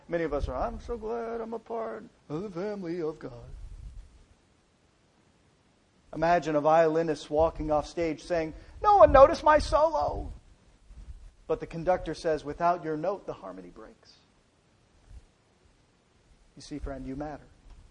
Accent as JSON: {"language": "English", "country": "United States", "tie": "born or raised there", "said": "I'm Native American. I grew up on the reservation."}